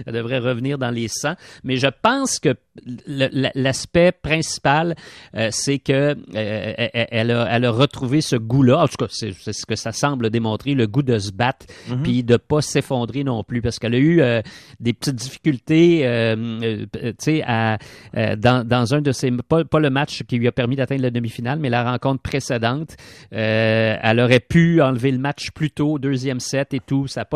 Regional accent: Quebec, Canada; Moi, je viens du Québec, tu sais.

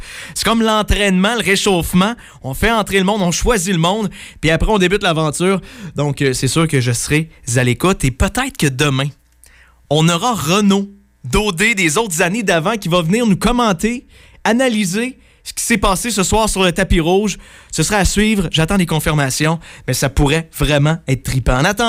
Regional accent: Quebec, Canada; chez nous, dans la Naudière

